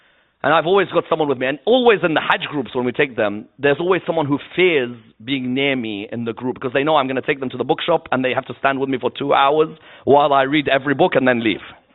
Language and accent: English; Iraq; I said, I'm from Iraq. He said, Shia? I said, yes.